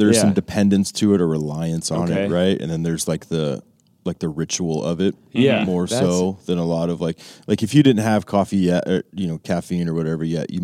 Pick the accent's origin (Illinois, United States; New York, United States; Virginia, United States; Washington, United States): Washington, United States; Yeah, born and raised in King County, actually.